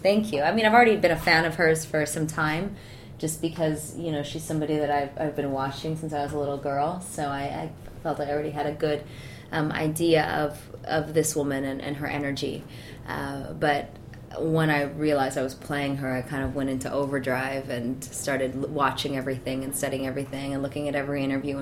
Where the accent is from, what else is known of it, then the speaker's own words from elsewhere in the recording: Hollywood, California, United States; I'm from California. I live